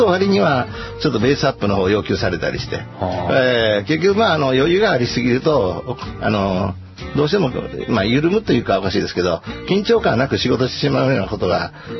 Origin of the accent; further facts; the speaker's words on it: Kansai, Japan; まあ基本的には関西人ですから、商売はお金銭ですからね